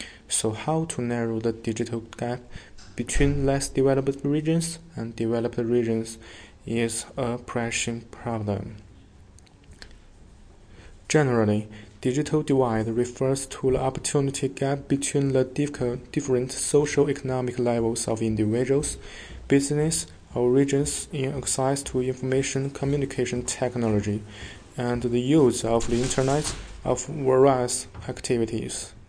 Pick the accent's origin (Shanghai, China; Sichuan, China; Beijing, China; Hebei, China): Beijing, China; I come from Beijing, China.